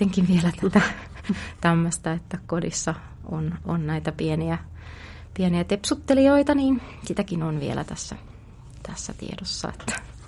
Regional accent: Lapua, South Ostrobothnia, Finland; Mä oon kasvanut Etelä-Pohjanmaalla, Lapualla ja oon perheen kuopos iltatähti

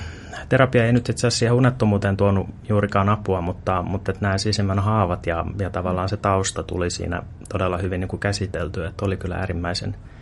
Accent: Helsinki, Uusimaa, Finland; mä itse asiassa synnyin Puotilassa, tai no tarkemmin ottaen tietysti Kätilöopistolla, mutta Itä-Helsingissä on tullut vietettyä nuoruus

